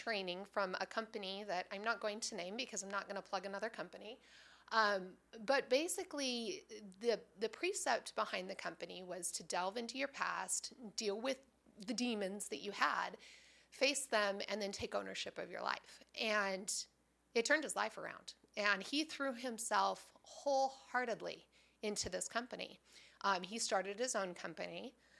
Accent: Utah, United States; I was born in Utah and raised for the majority of my life in Utah.

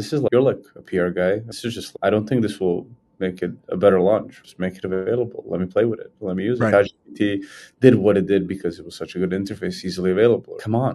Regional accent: London, United Kingdom; as a Londoner

